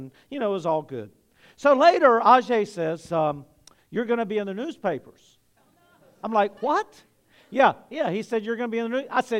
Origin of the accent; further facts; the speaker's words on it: United States; Before I'm even an American, and some of you won't like that idea, but before I'm an American, I am a Christian.